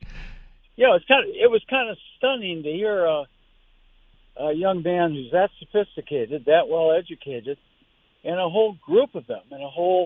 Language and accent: English; St. Louis, Missouri, United States; But I've also, since childhood, I grew up in St. Louis, been a big Cardinal fan.